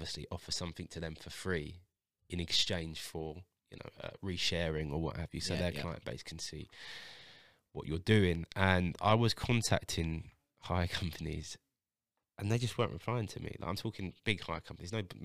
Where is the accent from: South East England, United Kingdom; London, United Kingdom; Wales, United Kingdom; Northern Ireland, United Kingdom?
London, United Kingdom; I'm from London, North London.